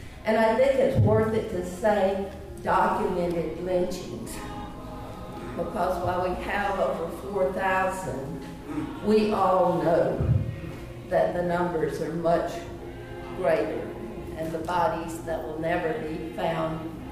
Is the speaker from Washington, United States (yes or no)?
no; Luverne, Alabama, United States; Luverne, Alabama. And through this project, I've learned one of the lynchings took place in 1940 in my hometown.